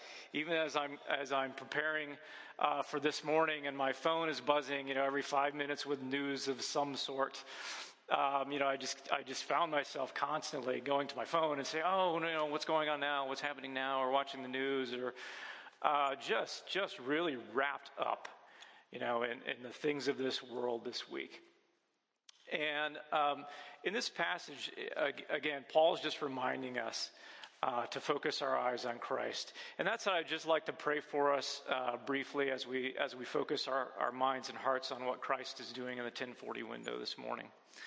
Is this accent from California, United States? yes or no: no; Indiana, United States; but I'm from Indiana, so you don't need to be too frightened this morning.